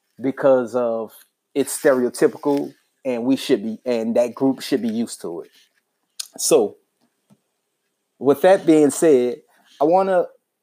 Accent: New Orleans, Louisiana, United States; now in Dallas, United States; I'm from New Orleans

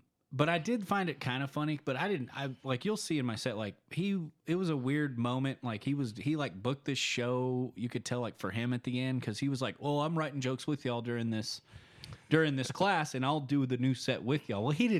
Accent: Texas, United States; I was from Texas, which was interesting.

